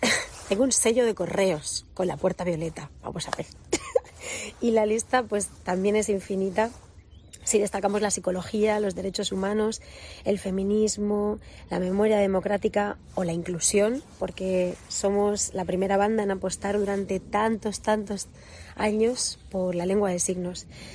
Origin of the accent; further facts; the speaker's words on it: Letur, Castilla-La Mancha, Spain; Hemos creado un festival contra la despoblación rural en mi pueblo, en Letur.